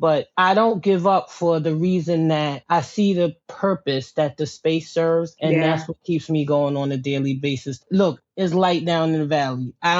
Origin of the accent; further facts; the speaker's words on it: New York City, New York, United States; me growing up in Harlem, I was very well connected to a lot of the Harlem type organizations that focus on businesses, family businesses, and Black businesses.